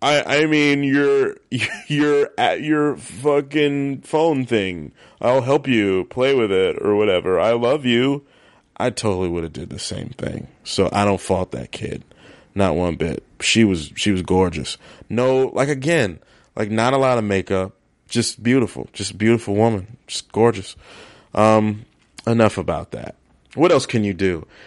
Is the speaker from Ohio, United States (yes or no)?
no; Maryland, United States; And I'm not the biggest seafood guy, and I know I'm from Maryland.